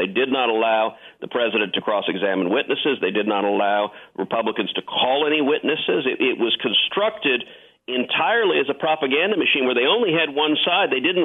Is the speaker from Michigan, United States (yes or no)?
no; Houston, Texas, United States; I live in Houston. I grew up in Houston.